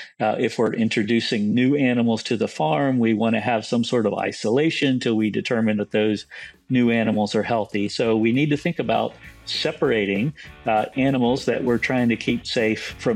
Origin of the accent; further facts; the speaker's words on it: Ohio, United States; now in Virginia, United States; I grew up in Ohio in farm country, small area, and I just realized maybe Baltimore wasn't the place for me to go right away at that age.